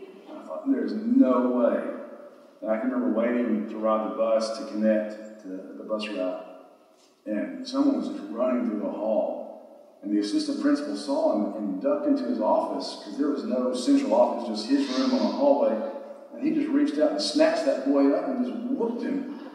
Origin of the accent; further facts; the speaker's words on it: Arkansas, United States; I was born and raised in South Arkansas, almost to Louisiana.